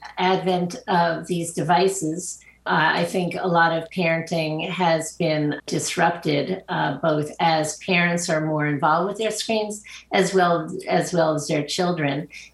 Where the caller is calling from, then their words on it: Long Island, New York, United States; I'm joining you from Long Island, New York.